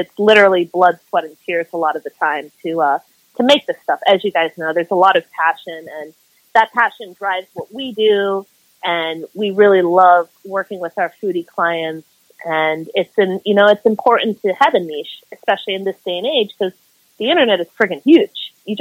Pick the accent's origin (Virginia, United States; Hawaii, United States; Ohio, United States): Hawaii, United States; wrestling was a huge part of my childhood. I grew up in Hawaii.